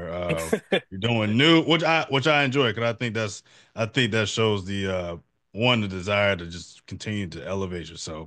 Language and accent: English; St. Louis, Missouri, United States; So I'm born and raised in St. Louis.